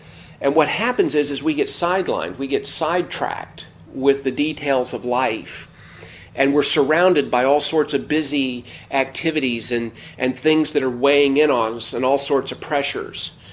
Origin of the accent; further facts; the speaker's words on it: Las Vegas, Nevada, United States; I've been thinking about a friend of mine that I grew up with in Vegas.